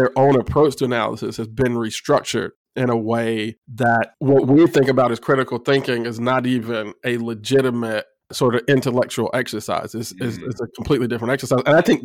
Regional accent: Illinois, United States; She's a professor of philosophy at Illinois State University in my home state.

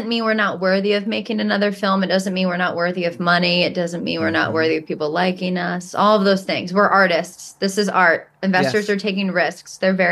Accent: New York, United States; Like, I'm a New Yorker.

